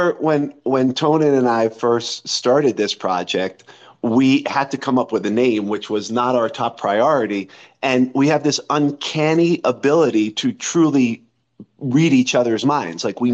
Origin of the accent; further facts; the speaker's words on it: New York City, New York, United States; now in Boulder, United States; I really dig it here. It's awesome. I'm originally from New York City.